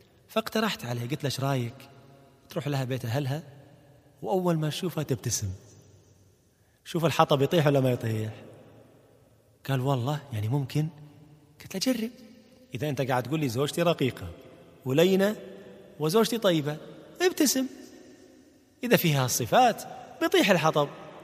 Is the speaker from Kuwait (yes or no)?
yes; Kuwait; عندنا في الكويت